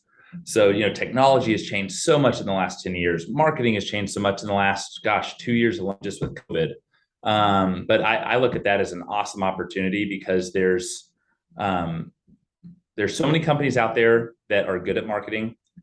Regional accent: Tulsa, Oklahoma, United States; I was born and raised here in Tulsa, Oklahoma.

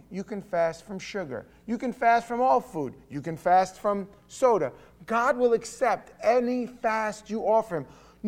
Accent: New York, United States; like I grew up in New York, Spanish-speaking people.

